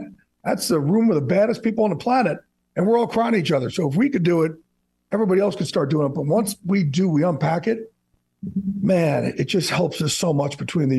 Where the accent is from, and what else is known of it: New Jersey, United States